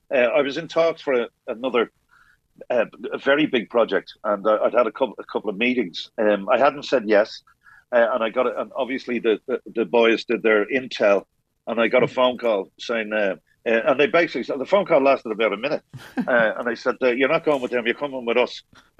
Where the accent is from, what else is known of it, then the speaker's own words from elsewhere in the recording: Dublin, Leinster, Ireland; I grew up in the North Wall. My mum was from Sheriff Street. My dad lived just over the hill in just off Abercorn Road.